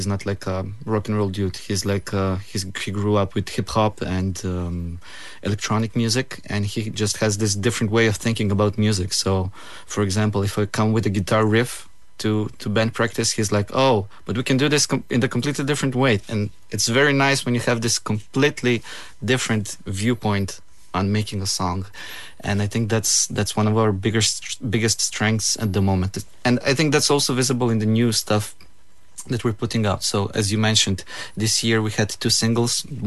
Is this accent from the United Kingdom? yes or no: no; North Macedonia; For example, I grew up in Macedonia